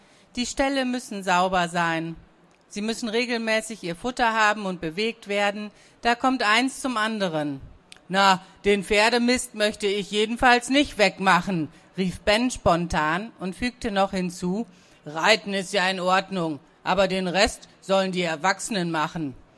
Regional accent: North Rhine-Westphalia, Germany; ich komme aus dem Münsterland.

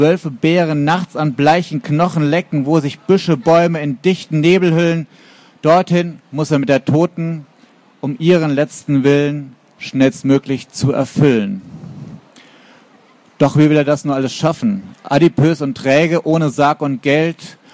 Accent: Frankfurt am Main, Hesse, Germany; Ich komme aus Frankfurt am Main

